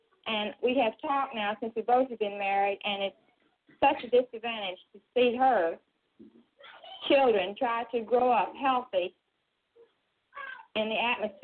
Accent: Kentucky, United States; I come from Kentucky.

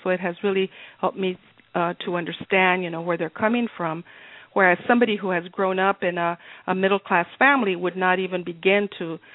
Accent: Edinburg, Texas, United States; I was born and raised in South Texas, and actually I always talk about, that I'm a farm girl in rural South Texas in Edinburgh.

